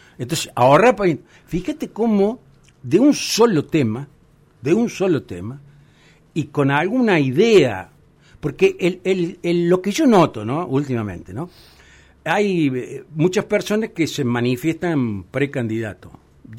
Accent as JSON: {"language": "Spanish", "town": "Villa María", "region": "Córdoba", "country": "Argentina", "said": "soy ciudadano de Villa María, soy hincha Belgrano, de Racing"}